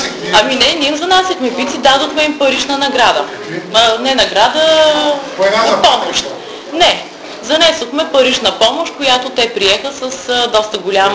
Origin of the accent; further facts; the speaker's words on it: Stara Zagora, Stara Zagora Province, Bulgaria; аз искам да заявя като Старозагорка, че лично аз моя принос към моя роден град и към развитието на спорта на този град съм го изпълнила.